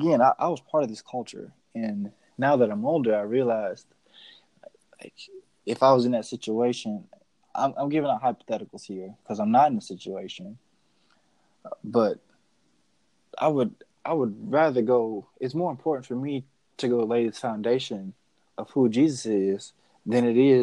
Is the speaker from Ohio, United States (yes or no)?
yes; Cleveland, Ohio, United States; so I'm from Cleveland, Ohio.